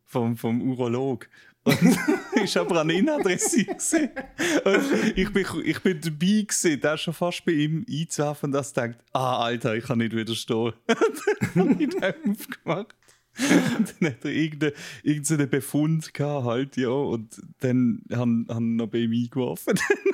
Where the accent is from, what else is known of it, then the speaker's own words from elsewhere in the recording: Switzerland; wir sind ja Schweizer.